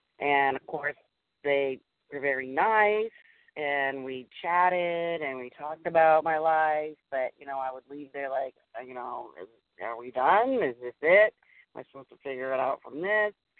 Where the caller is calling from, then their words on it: Massachusetts, United States; Hi, this is … I'm calling from Massachusetts